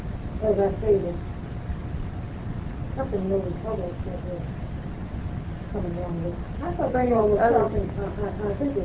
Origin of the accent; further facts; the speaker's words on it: Charleston, United States; I grew up here in Charleston.